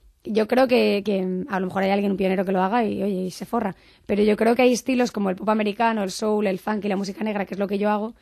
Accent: Spain; yo soy española

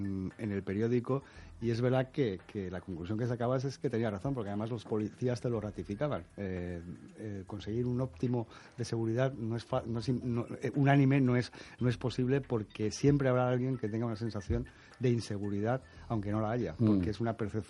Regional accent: Spain; como buenos españoles.

